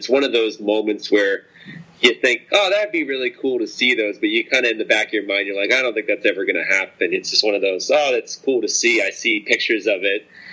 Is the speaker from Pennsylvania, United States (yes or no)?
yes; Pennsylvania, United States; Yeah, we're from Central PA, so you can say that around our family.